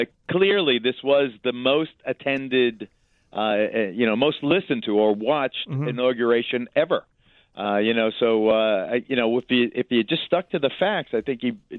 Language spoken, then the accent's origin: English; Manhattan, New York, United States; born there; I was born in Manhattan, so I'm a citizen